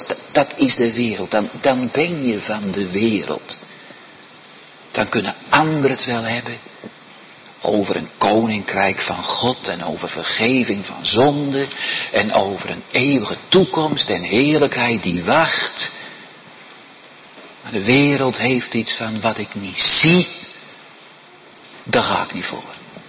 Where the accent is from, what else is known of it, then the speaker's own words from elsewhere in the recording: Netherlands; in Nederland woon en geboren ben, kan ik geen Spaans paspoort krijgen, want ik ben geen Spanjaard.